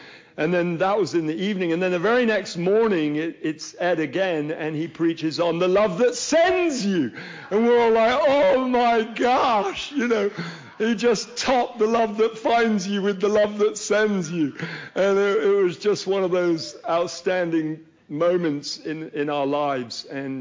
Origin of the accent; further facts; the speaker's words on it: Nigeria; now in North Carolina, United States; I was born in Nigeria to English parents, and they sent me to an American boarding school in Nigeria